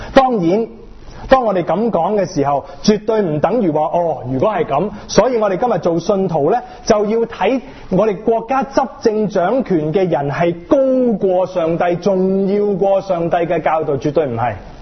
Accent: China; 我们中国人嘛，我们譬如说我们出街吃碗猪红不得的了

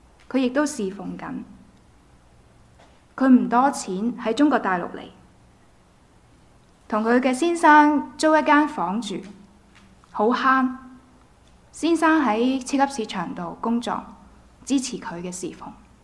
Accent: Macau; 我就是澳門來的，所以由小到大周圍都有當鋪的。

